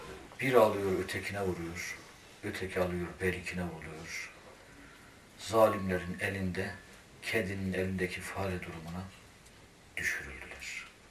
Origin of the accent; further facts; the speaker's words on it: Erzurum, Turkey; now in Istanbul, Turkey; Erzurumluyum. İstanbul'da ikamet etmekteyim.